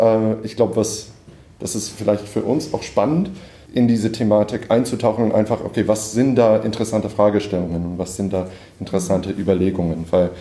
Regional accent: United States; now in Berlin, Germany; ich wohne in Berlin, ich komme aus den USA, bin Ende 30

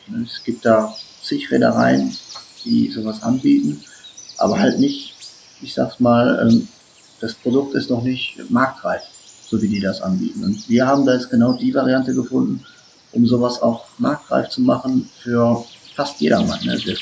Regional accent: Essen, North Rhine-Westphalia, Germany; Ich komme aus Essen

